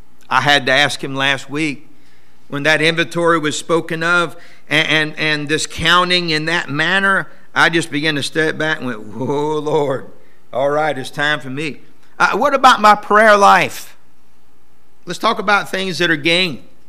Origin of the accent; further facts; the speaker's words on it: the South, United States; I'm from the South, so that's where we did it sometime.